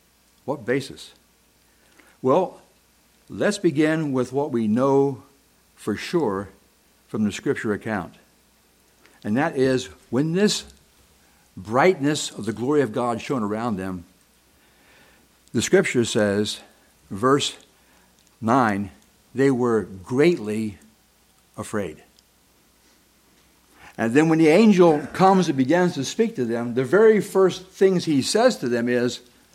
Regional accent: Ohio, United States; now in Florida, United States; When I first came to Florida back in 1974, I was used to, in my home state of Ohio, having storms.

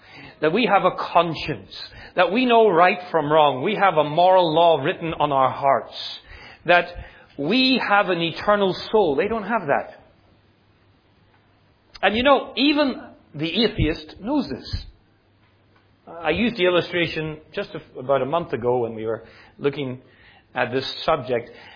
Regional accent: Northern Ireland, United Kingdom; I'm not English, so don't insult me, okay? From Northern Ireland. You'll be very offended.

